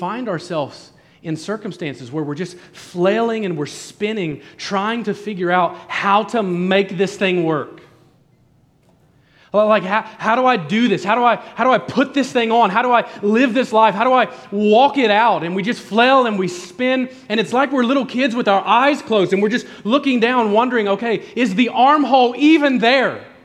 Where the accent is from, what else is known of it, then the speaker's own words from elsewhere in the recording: the North, United States; But I am from the North, and in the North, fall is already coming.